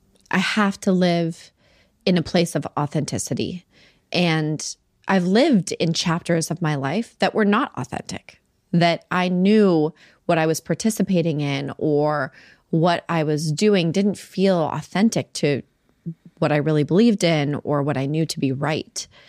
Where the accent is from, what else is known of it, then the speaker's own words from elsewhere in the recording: Salt Lake City, Utah, United States; I've watched over the years, women I grew up with in Salt Lake City